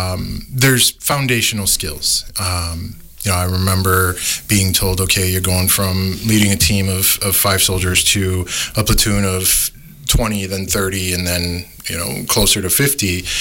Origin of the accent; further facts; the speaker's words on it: Watertown, Wisconsin, United States; Well, I was born and raised in Watertown, in between Madison and Milwaukee by Johnson Creek. Graduated high school there in 2000.